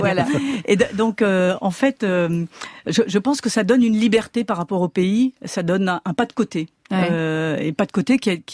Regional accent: Belgium; also born or lived in France; Alors je suis française. Née française en Belgique.

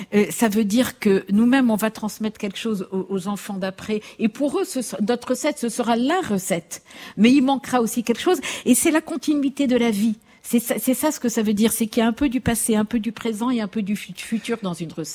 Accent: Morocco; c'était en buvant du thé à la menthe, parce que je viens du Maroc, et le thé à la menthe reste un marqueur.

